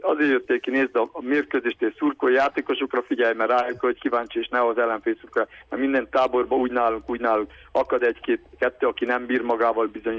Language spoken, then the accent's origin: Hungarian; Székely Land, Romania; ez már nagyon sok volt, amit leművelnek bizonyos emberek a médiával, hogy így székelyként, testvérként így marakodunk